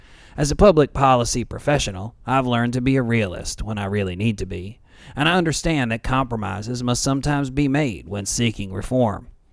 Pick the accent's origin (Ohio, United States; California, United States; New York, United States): New York, United States; I recently learned the city of Albany, New York, capital of my home state, is one of the few North American cities where backyard chickening is prohibited